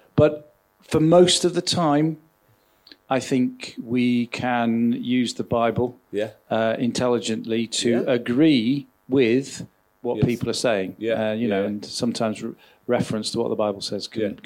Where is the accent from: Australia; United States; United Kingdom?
United Kingdom; Wales; now in England; from Yorkshire. Originally from South Wales.